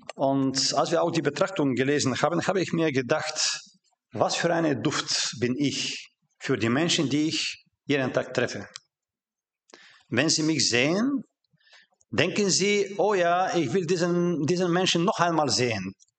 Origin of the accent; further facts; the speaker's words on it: Bulgaria; German is a second language; Mit meiner Frau, wir kommen aus Bulgarien